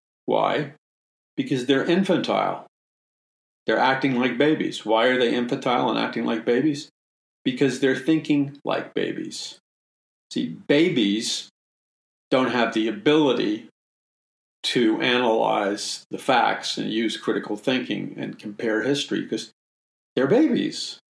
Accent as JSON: {"language": "English", "town": "Jackson Heights", "region": "New York", "country": "United States", "tie": "born or raised there", "said": "when I was a kid growing up in Jackson Heights, Queens, and the communists and the Marxists."}